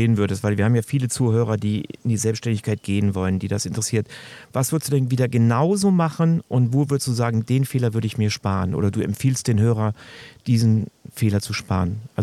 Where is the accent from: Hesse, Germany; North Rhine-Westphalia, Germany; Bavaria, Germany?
North Rhine-Westphalia, Germany; Cologne; also für mich als Kölner?